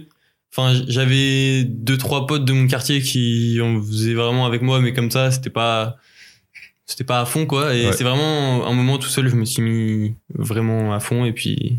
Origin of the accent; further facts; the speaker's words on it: Rennes, Brittany, France; Et du coup, on est de Rennes